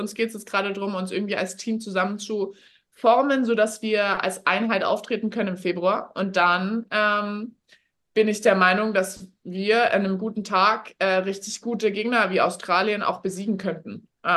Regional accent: Bavaria, Germany; wenn du als Bayer davor stehst, dann sagst du natürlich, nee, kann sie nicht. Aber also im Rest von Deutschland weiß nicht, ob die da den Unterschied erkennen.

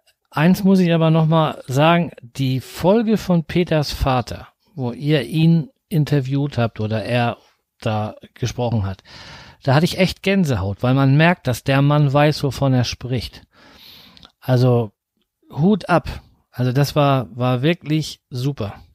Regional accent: Schleswig-Holstein, Germany; ich komme aus der Nähe von Flensburg. Das ist gar nicht so weit weg und hier oben ist es viel schöner wie bei euch da unten.

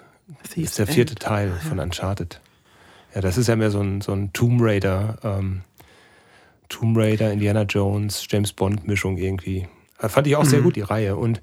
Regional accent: North Rhine-Westphalia, Germany; Als Sauerländer in der Großstadt, das ist bestimmt nicht so einfach.

